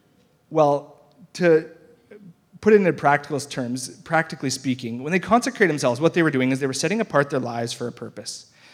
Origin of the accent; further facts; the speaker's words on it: Lloydminster, Canada; Growing up in Lloydminster, we like to go to Sandy Beach, just 15 minutes away, right?